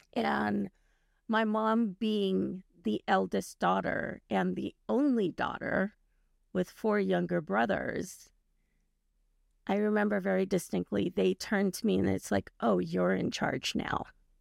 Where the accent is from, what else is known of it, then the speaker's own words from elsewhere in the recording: Carson, California, United States; I grew up in Carson, yay, Sea House.